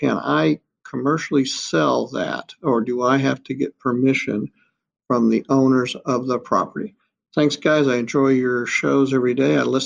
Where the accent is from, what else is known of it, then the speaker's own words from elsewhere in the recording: Kansas City, United States; I'm here from Kansas City.